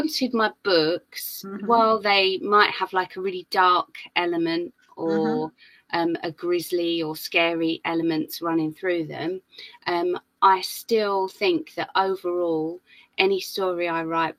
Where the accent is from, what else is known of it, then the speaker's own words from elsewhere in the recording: London, United Kingdom; So I'm half Jamaican, half English, and I was born in the 70s, in southeast London, in a not a very diverse area at that time. There was no diversity. Basically, our family was the diversity of that borough.